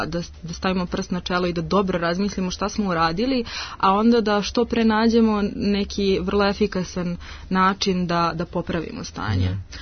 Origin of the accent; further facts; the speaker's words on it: Bor, Bor District, Serbia; ja sam iz Bora